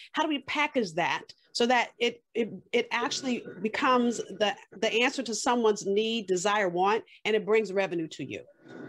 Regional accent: Los Angeles, California, United States; So for me, again, I'm from South Central LA. So if you've seen Boys in the Hood, I grew up 10 blocks from that neighborhood.

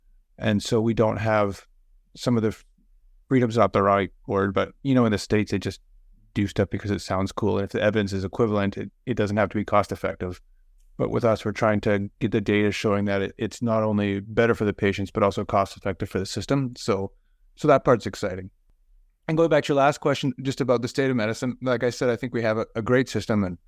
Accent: Edmonton, Alberta, Canada; I was hoping to come back to Edmonton because I'm from Edmonton and we have a lot of community here.

